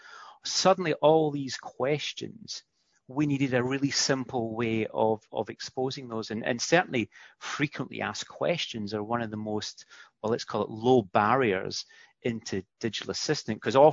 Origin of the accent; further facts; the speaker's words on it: United Kingdom; I wasn't sure if it's being a Brit that when I come to HQ